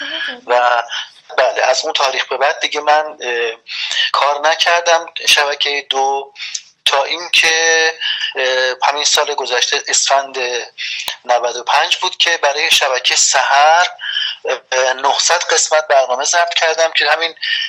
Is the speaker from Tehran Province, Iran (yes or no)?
yes; Tehran, Tehran Province, Iran; برای من اهل تهران هستم، خودم تهران متولد شدم